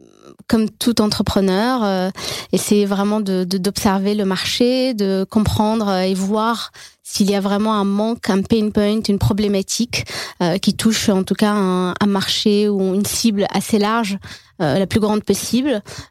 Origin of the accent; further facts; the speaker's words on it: Tunisia; Je suis tunisienne. Ma famille est vraiment 100% fonctionnaire.